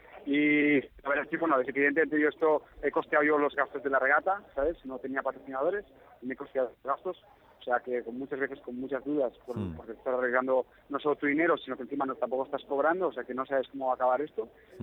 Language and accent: Spanish; Barcelona, Catalonia, Spain; en el caso de Barcelona todavía más, porque soy de Barcelona y es una fundación